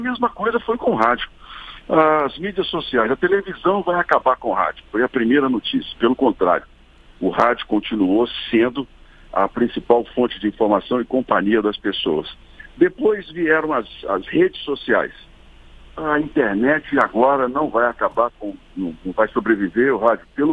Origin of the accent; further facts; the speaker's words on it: Braúnas, Minas Gerais, Brazil; born there; numa cidade onde nasci, que é Braúnas, no leste do estado